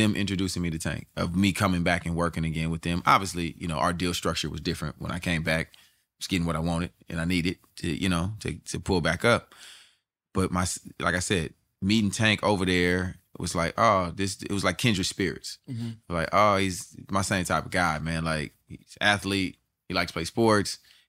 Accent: California, United States; Because, you know, I'm from the Bay.

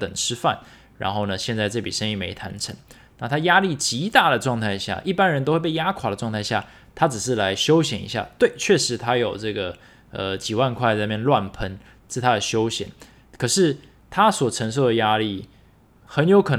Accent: Taiwan; 我们是生在台湾，我们活在台湾

